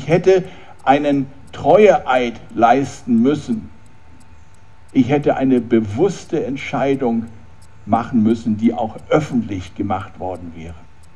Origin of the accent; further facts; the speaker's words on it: Schleswig-Holstein, Germany; moved away; also born or lived in Lower Saxony; ich komme ja aus dem Norden in Schleswig-Holstein und in Nordniedersachsen, Lüneburger Heide und so.